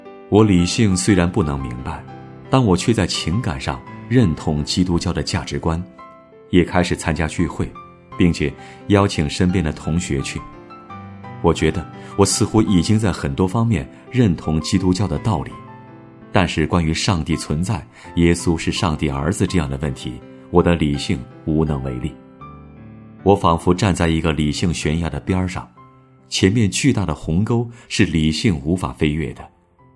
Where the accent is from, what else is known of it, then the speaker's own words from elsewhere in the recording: China; 我和很多中国人一样